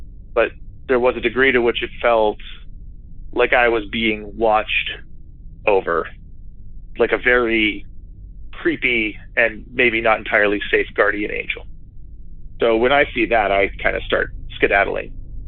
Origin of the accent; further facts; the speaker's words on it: Arizona, United States; I'm from Arizona, and that's where this story takes place, kind of over the course of years.